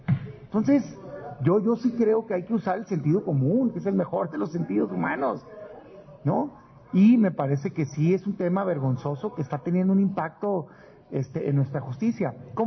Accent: Mexico; ¿qué creen que somos los mexicanos?

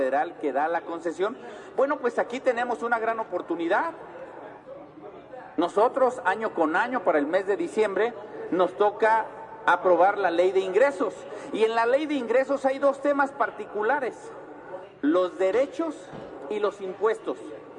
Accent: Mexico; Nosotros los invitamos a que como mexicanos seamos responsables

